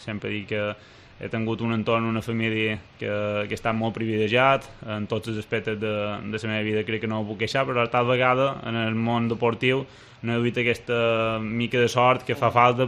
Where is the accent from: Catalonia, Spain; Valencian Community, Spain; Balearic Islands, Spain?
Balearic Islands, Spain; Maria de la Salut; m'agrada que xerren del meu poble, perquè en els inicis me canviava a Maria de Salut en Santa Maria